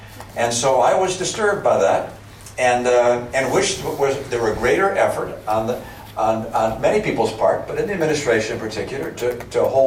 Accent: Michigan, United States; born there; I was born in Michigan, yes.

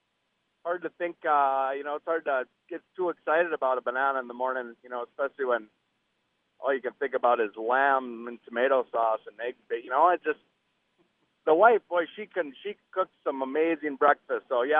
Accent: Canada; born there; I was born in Canada. Yeah.

